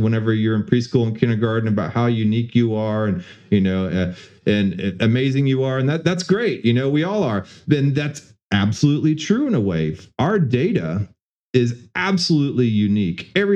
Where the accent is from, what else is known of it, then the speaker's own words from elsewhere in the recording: Houston, Texas, United States; You know, I grew up in Houston.